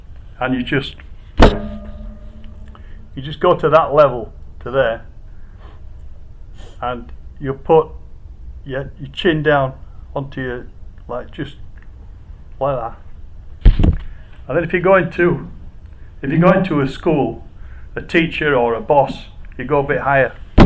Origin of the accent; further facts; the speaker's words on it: England, United Kingdom; born there; moved away as an adult; As you can guess, I was born in England. Just a bit about myself. I was born in England in 51.